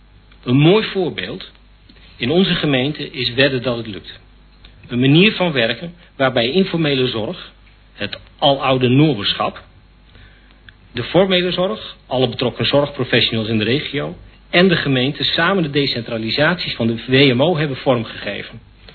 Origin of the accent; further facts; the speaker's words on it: Ter Apel, Groningen, Netherlands; now in Kropswolde, Netherlands; geboren en getogen in Ter Apel en burgemeester van Westerwolde. Ik woon samen met mijn vriend Jan nu nog in Kropswolde